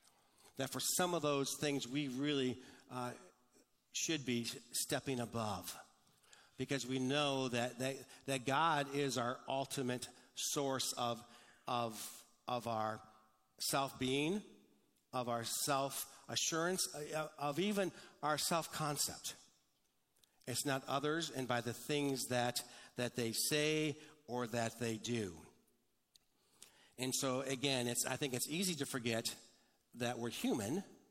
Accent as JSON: {"language": "English", "town": "Detroit", "region": "Michigan", "country": "United States", "tie": "born or raised there", "said": "I grew up in, as you know, I grew up in Detroit. I worked for Ford Motor Company."}